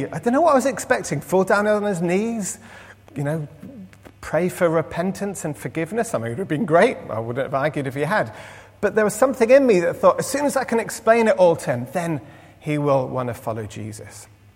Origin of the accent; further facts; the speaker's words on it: England, United Kingdom; I'm from England.